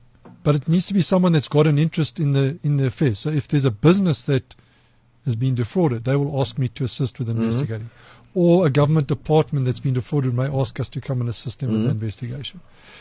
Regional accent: Durban, KwaZulu-Natal, South Africa; I'm from Durban

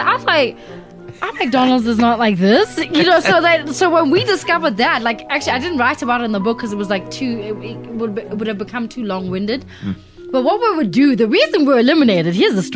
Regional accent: Alexandra, Gauteng, South Africa; I grew up in Alexandra on 16th Street. And we lived in like those old houses, but we never had like a bathroom.

